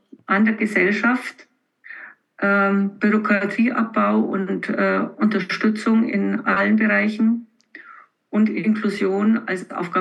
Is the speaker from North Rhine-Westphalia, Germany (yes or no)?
no; Munich, Bavaria, Germany; Ich bin geborene Münchnerin, also echtes Münchner Kind und habe da auch noch meine Familie, also unseren Sohn und die Eltern